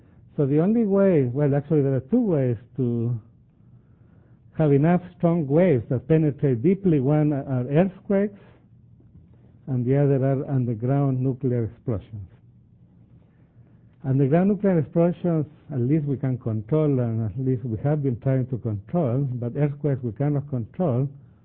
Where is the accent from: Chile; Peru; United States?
Chile; I come from Chile originally that has given a lot of data, unfortunately, for earthquakes.